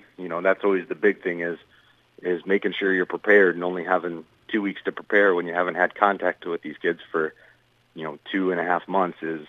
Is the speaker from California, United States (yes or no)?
no; Mason City, Iowa, United States; I'm from Mason City originally. I'm a Newman Catholic kid, so baseball is kind of in the bloodlines up there.